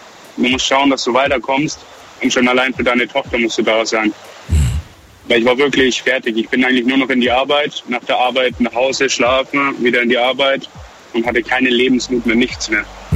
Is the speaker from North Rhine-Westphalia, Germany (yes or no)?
no; Bavaria, Germany; weil ich komme ja aus Bayern und bei uns war es ja doch ein wenig extrem.